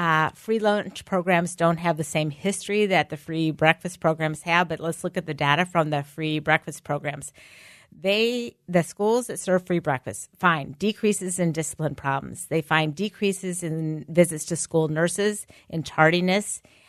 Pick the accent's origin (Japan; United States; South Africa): United States; St. Louis, Missouri; I grew up in St. Louis.